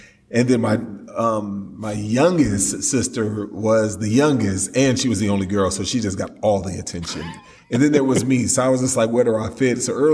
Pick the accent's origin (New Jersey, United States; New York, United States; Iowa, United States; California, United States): California, United States; I was raised in Cali, but my born again life began in Texas.